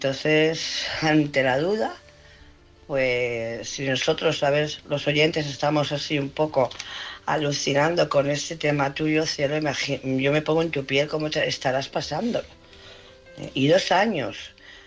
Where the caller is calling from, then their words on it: Barcelona, Catalonia, Spain; de Barcelona.